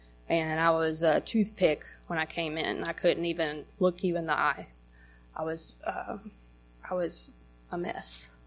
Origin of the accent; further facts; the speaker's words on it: Troy, Alabama, United States; And I came here in 2018 from Troy, Alabama. Anybody know where that is? You do? Yeah. South Alabama is where that is.